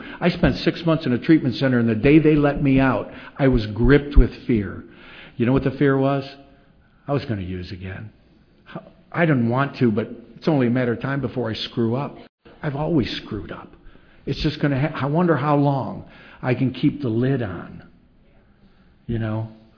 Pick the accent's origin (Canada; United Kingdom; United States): United States; New York; I'm some Italian from New York in this meeting